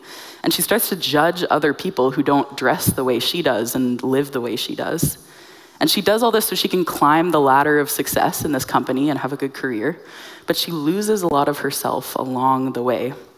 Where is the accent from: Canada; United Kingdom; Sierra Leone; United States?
Canada; Abbotsford, British Columbia; I grew up in Abbotsford my whole life.